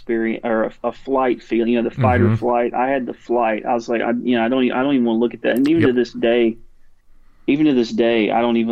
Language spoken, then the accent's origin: English; Alabama, United States; They were, you know, we're from Alabama.